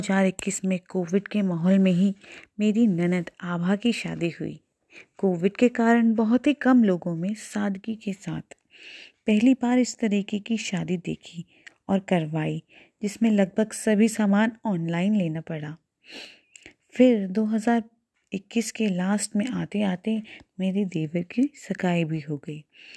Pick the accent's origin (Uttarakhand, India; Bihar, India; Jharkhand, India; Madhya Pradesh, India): Uttarakhand, India; Dehradun; now in Haldwani, India; मैं उत्तराखंड देहरादून की रहने वाली हूँ और अभी पोस्टेड हूँ हल्द्वानी में। अभी मैं यहाँ पर अकेले रह रही हूँ कुछ टाइम के लिए।